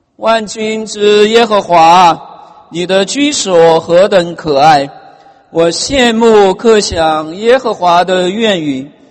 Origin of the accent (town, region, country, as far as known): China